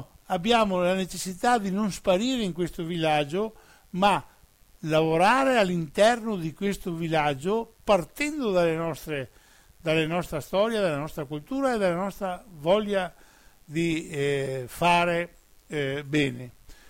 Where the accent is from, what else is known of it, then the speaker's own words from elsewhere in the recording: Veneto, Italy; noi non veniamo da lontano per andare lontano, veniamo dalla Serenissima ma vogliamo andare lontano.